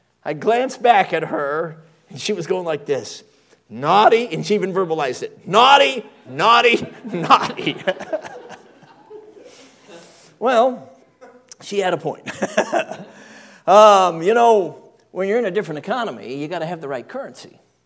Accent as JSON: {"language": "English", "country": "United States", "said": "I'm an American, so I had dollars in my pocket, but I needed British sterling."}